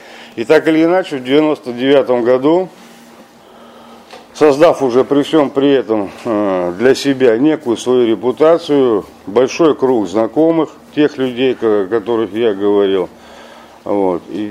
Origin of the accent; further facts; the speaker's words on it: Kostroma, Kostroma Oblast, Russia; сам я из Костромы